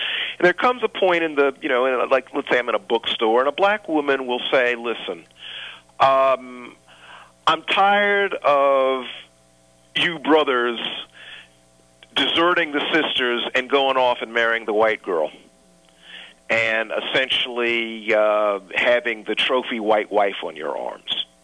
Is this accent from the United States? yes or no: yes; Columbia, South Carolina, United States; I mean, I'm from Columbia, South Carolina. In many ways, I'm a very sort of conventional, you know, sort of middle-class black person, refugee from the Jim Crow South.